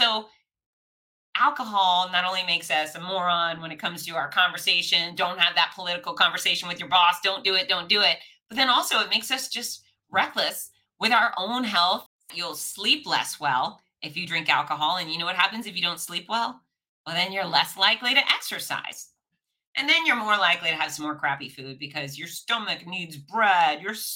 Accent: Florida, United States; Yes, I'm from Florida and we do those things.

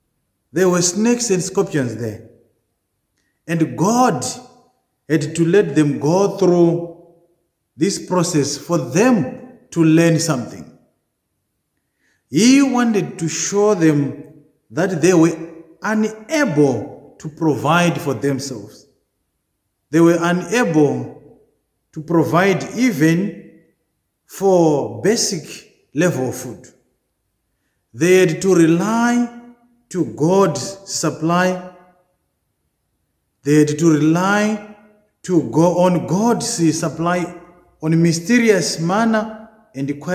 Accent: Zimbabwe; which reminds me of the way how I was raised up in Zimbabwe. I just want to give you an example of what happened when I grew up.

